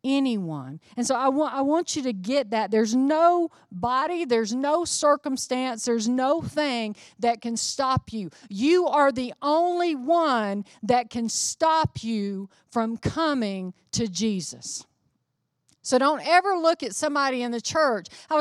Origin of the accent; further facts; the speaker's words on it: United States; You know, being an American, being an ignorant American of the rest of the world.